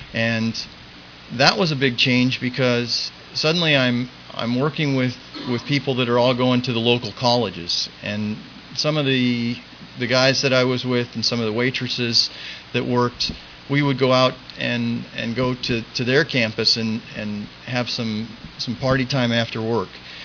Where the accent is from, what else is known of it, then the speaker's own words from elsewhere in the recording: Hacienda Heights, California, United States; I grew up in San Gabriel Valley, small town, Hacienda Heights, and I was a good student, and I had a wonderful family, two younger brothers, great parents